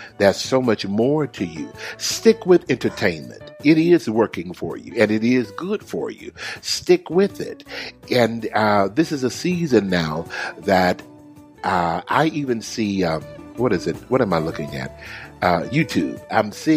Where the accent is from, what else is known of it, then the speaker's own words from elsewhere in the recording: Houston, Texas, United States; now I was in Georgia, now I'm going to where my home is, my hometown of Houston, Texas.